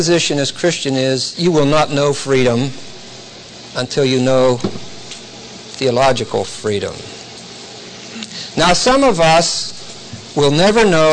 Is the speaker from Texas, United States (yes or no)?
no; Salisbury, North Carolina, United States; In my hometown, we have the Salisbury Post.